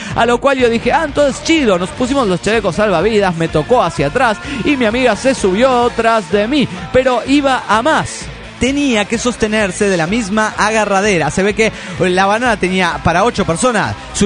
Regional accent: Oaxaca, Mexico; de Oaxaca, México.

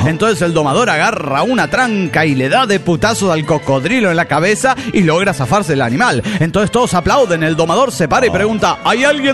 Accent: Hermosillo, Sonora, Mexico; de Hermosillo, Sonora, México.

